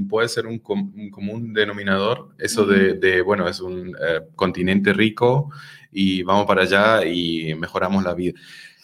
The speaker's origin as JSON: {"language": "Spanish", "country": "Germany", "second_language": "Spanish", "said": "Entonces yo soy de Alemania, pero nunca estuvimos ricos, ¿no?"}